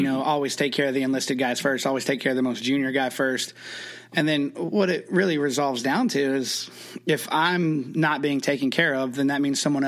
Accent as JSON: {"language": "English", "town": "Oklahoma City", "region": "Oklahoma", "country": "United States", "tie": "born or raised there", "said": "But, you know, I grew up in Oklahoma City. We love Top Gun."}